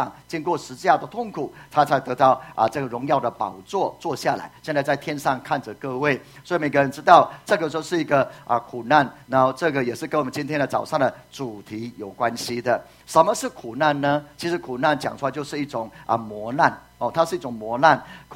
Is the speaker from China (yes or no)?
no; Taiwan; 本来好像看不太起我们台湾人会宣教的